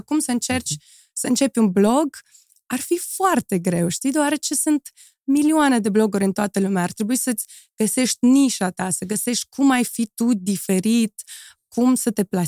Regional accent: Moldova; Întotdeauna am zis că sunt moldoveancă și atât.

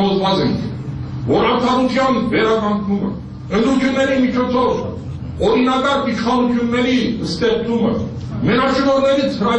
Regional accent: Nagorno-Karabakh, Azerbaijan; now in Armenia; ես լավ հայաստանցի եմ, ես լավ ղարաբաղցի եմ, ես լավ հայեցի եմ։

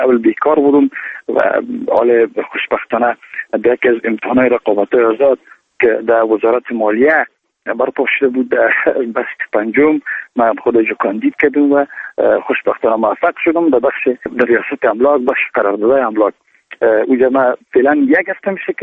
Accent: Afghanistan; ما به عنوان یک افغان به عنوان کسی که در محل زندگی میکنم

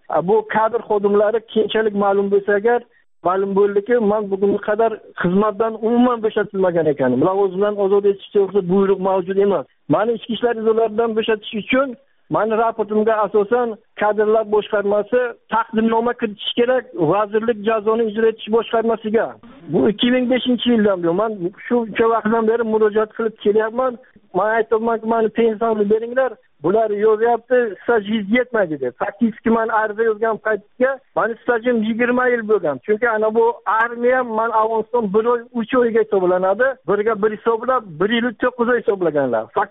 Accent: Kogon, Bukhara Region, Uzbekistan; 1969 yil 26 yanvarda tug'ilganman. Oilalikman. Buxoro viloyati Kogon tumanidan. Geofiziklar mahalla fuqarolar yig'ini Sharq ko'chasi 28-uyda.

